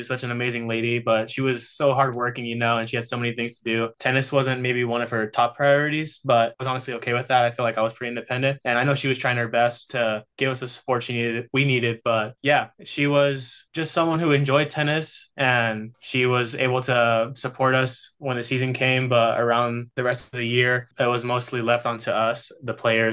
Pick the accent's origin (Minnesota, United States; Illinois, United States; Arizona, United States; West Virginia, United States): Arizona, United States; Tempe; I'm from Tempe, Arizona, and I started playing tennis nearly 4 years ago now